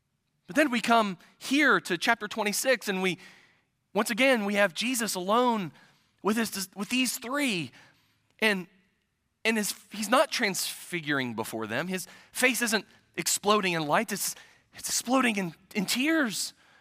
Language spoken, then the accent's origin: English; Ohio, United States; She was from Mississippi. I was from Ohio. Two worlds colliding.